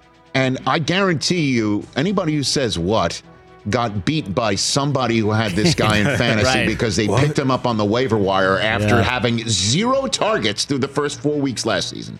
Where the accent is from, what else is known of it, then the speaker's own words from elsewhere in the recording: Staten Island, New York, United States; That was shot in my hometown of Staten Island.